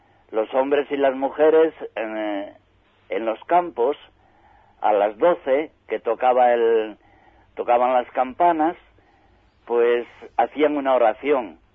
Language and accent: Spanish; Garabandal, Cantabria, Spain; born there; izquierda de Garabandal, que se llama el Valle de Tudanca, de allí era mi papá. Mi mamá era de Garabandal, y yo nací en Garabandal, claro está.